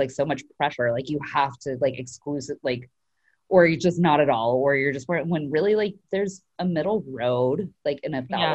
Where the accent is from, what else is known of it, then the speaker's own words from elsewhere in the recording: Idaho, United States; I grew up in Idaho.